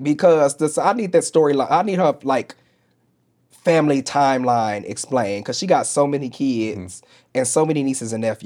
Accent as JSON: {"language": "English", "town": "St. Louis", "region": "Missouri", "country": "United States", "tie": "born or raised there", "said": "Also at the time, I grew up in a Bible Belt. I grew up in St. Louis, Missouri."}